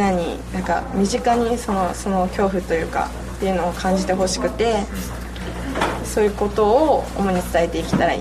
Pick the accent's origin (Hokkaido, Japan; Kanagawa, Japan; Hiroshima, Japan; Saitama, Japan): Hiroshima, Japan; 私たちの団体は広島出身の大学生で構成しているグループで